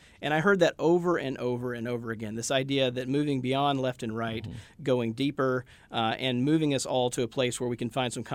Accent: the South, United States; I grew up Southern Baptist in the South.

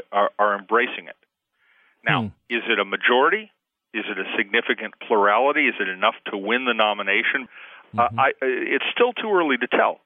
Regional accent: California, United States; You got to remember, I'm a Californian. I watched Ronald Reagan do this.

